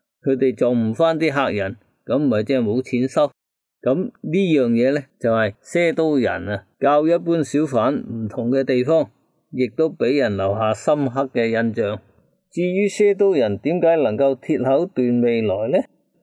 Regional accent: Guangdong, China; 我哋广东人就叫呢啲做俗语啊。

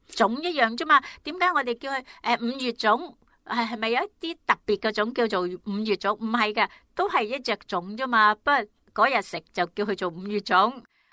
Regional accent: Guangdong, China; 我系四邑人

